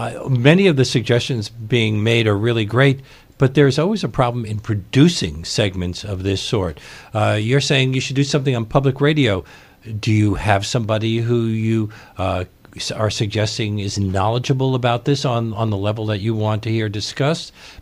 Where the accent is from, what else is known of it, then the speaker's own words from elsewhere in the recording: Brooklyn, New York, United States; because I grew up in Bed-Stuy